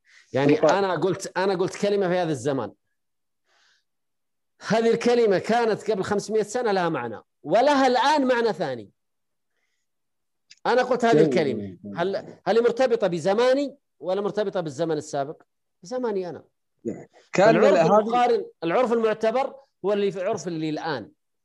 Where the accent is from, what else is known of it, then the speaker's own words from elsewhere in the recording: Saudi Arabia; يعني عندنا في السعودية مثلا قبل 100 سنة أو 200 سنة